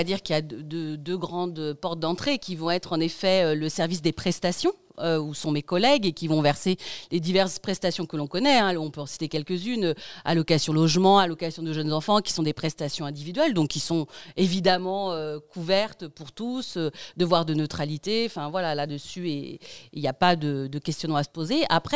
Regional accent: Occitanie, France; Voilà, moi, je viens du Tarn-et-Garonne.

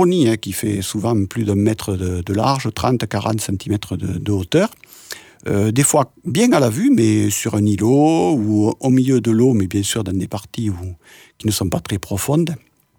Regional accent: France; Alors chez nous, en France, elles ont pas mal de lieux où elles peuvent faire étape.

